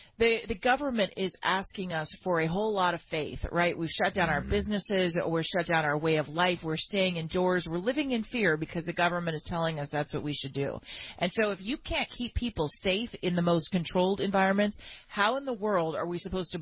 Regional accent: California, United States; But certainly in my home state of California, people who have committed violent crimes are being let out of prison early

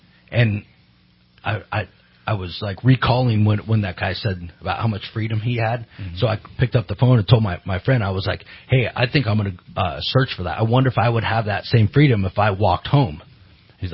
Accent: Redding, California, United States; I grew up here in Reading and, been a professional drummer for, gosh, over 25 years, right? I graduated Shasta High in 92, put my drums in back of my truck and drove up to Seattle.

